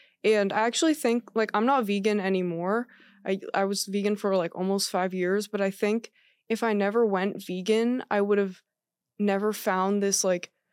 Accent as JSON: {"language": "English", "region": "New Hampshire", "country": "United States", "said": "I'm from New Hampshire. So like there's farms."}